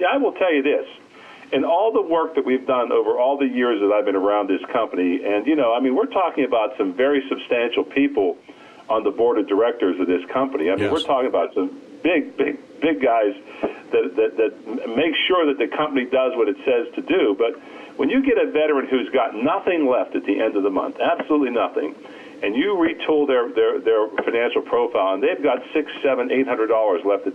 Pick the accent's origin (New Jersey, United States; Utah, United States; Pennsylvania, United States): Pennsylvania, United States; Pittsburgh; I'm a Pittsburgh boy. Yes, sir.